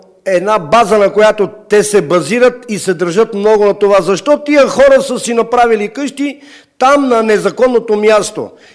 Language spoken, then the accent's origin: Bulgarian; Sofia, Sofia City, Bulgaria; съм от София. Роден съм в центъра на София, а сега живея в квартал Филипов от 60-та година.